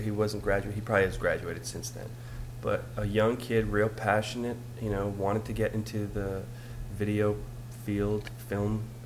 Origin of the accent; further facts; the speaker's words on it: White Plains, New York, United States; also born or lived in Laguna Beach, United States; And I grew up in White Plains. I mean, I used to live in Laguna Beach for a while. My family moved from Brooklyn to Laguna.